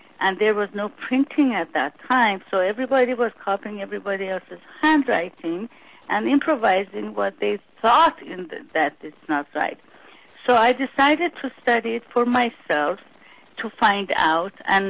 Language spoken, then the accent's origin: English; Iran; when I was raised in Iran, even though my parents were not per se too religious